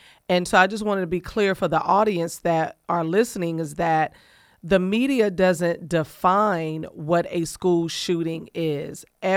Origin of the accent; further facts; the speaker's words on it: Cuckoo, Virginia, United States; up in Cuckoo, Virginia. So I just wanted to shout out Cuckoo, Virginia.